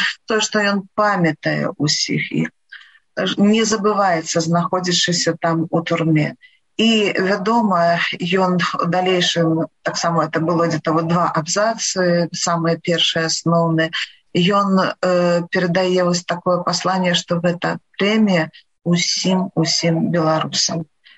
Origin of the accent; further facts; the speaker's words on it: Loyew, Gomel Region, Belarus; born there; Я нарадзілася ў Лоеве, та самае лепшае месца не только в Беларуси, а на земле.